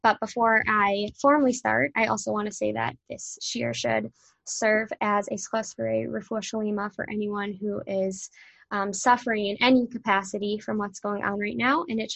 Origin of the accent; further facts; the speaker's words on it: Chicago, Illinois, United States; I am from Chicago and currently in Stern, but just finished the semester, which is very exciting.